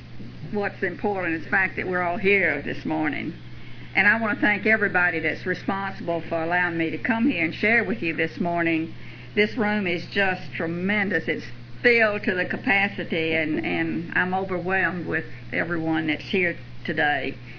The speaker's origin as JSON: {"language": "English", "town": "Birmingham", "region": "Alabama", "country": "United States", "moved": "as an adult", "lives_now": "Texas, United States", "said": "I am from Birmingham. I lived there till I was about 30 years old. All my family is in Birmingham. My husband's people all live in Birmingham. And I migrated to Texas when I was drinking, so that's how I became a Texan."}